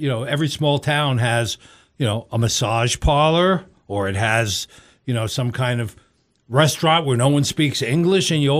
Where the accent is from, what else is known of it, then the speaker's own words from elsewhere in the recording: New York, United States; Well, as a kid growing up in New York, and you grew up there too.